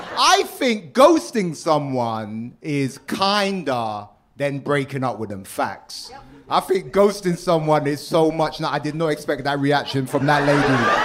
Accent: England, United Kingdom; Yeah, I'm from England.

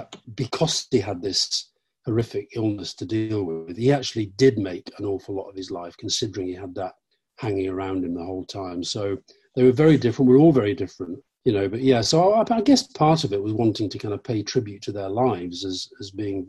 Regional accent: Yorkshire and the Humber, United Kingdom; I grew up in Yorkshire. I did feel at home there.

